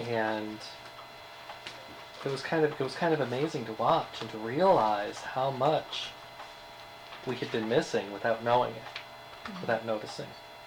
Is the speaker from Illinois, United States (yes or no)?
no; Rochester, New York, United States; We're from upstate New York, okay. Rochester, you know, up near Lake Ontario.